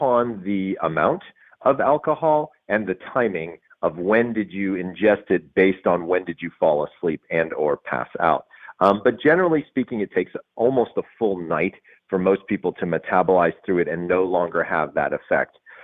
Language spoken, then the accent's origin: English; the South, United States; because I am from the South and I do enjoy bourbon